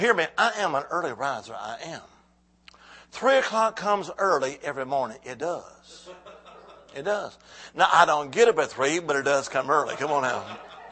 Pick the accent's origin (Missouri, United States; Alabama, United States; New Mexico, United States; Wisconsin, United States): Alabama, United States; now in Salem, United States; But I now live in Salem, but originally I'm from the Holy Land. I am Alabama. Roll Tide.